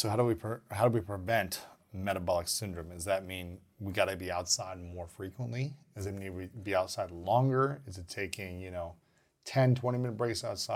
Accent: Ohio, United States; also born or lived in Minnesota / Missouri / Alabama; now in Los Angeles, United States; I lived in, I grew up in Ohio. I lived in Minnesota. I lived in Missouri and St. Louis. I lived in Alabama for a little bit of time. And now I live in Los Angeles.

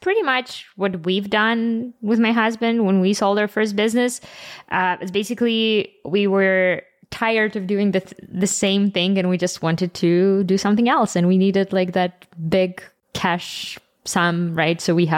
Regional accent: Ukraine; also born or lived in Toronto; I'm an outsider. I'm like from Ukraine, lived in Toronto for a bit

